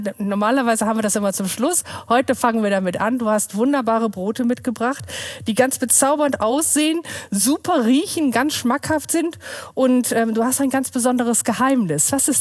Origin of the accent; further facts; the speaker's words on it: Rheine, North Rhine-Westphalia, Germany; Rheine ist für mich mein Lebensmittelpunkt, mein Wohlfühlort, meine Heimatstadt, mein Arbeitsort.